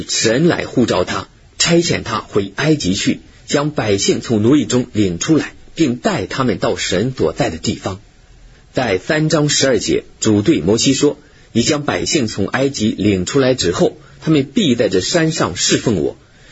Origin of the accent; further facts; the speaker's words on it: northern China, China; born there; 我生在中国北方，冬天天气很严寒，许多年前我们的房间以煤炭取暖。